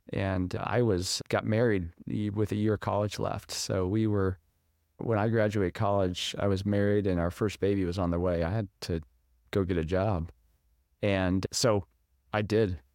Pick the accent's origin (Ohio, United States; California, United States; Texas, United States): California, United States; now in Indiana, United States; Yeah, so I'm originally from California, and my family back in the mid-1800s left Missouri, went to California, Central Valley, started farming, but way back before that, farming all the way.